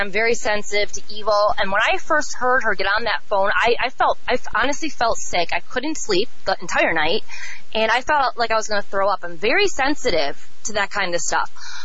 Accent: Chicago, Illinois, United States; And I'm from Chicago, too.

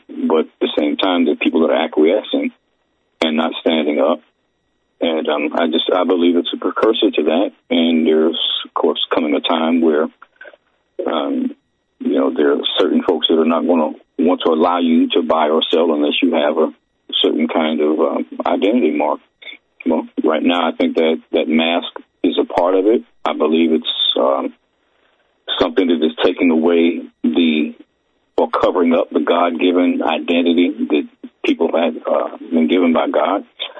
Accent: Brooklyn, New York, United States; Yeah, well, of course, I'm from New York. I'm from Brooklyn. And in my growing up there

